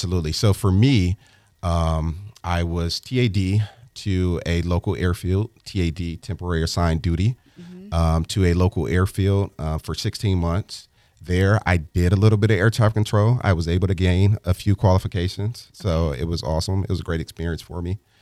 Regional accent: Detroit, Michigan, United States; I, like everyone else from back home, I am a very proud Detroiter, Detroit, Michigan, born and raised.

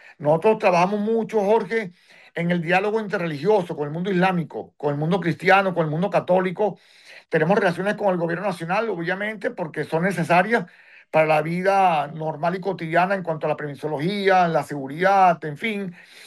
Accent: Caracas, Capital District, Venezuela; born there; yo nací en Caracas y la inmensa mayoría de mi generación nacimos en Venezuela.

